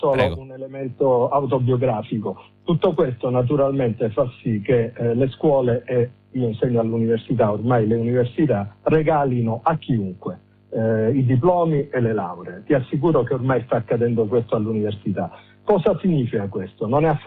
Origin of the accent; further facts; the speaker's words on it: Sicily, Italy; now in Milan, Italy; io abito a Milano ma insegno appunto a Catania, sono siciliano